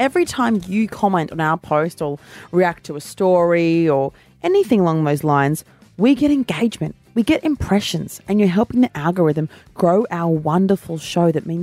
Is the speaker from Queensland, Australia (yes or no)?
yes; Gold Coast, Queensland, Australia; I'm actually from the Gold Coast, really.